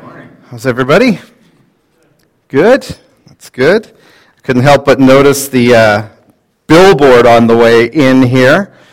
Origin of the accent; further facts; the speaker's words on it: Hilton Beach, Ontario, Canada; So I remember growing up in Hilton Beach, you used to go down to the little library that was on the main street.